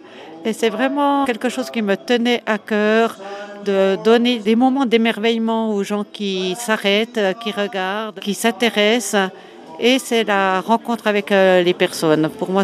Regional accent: Le Locle, Neuchâtel, Switzerland; Pour me présenter, je viens du Locle

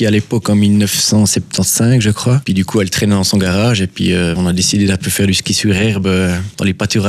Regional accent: Jura, Switzerland; on a décidé qu'on voulait organiser une course chez nous au Jura, quoi.

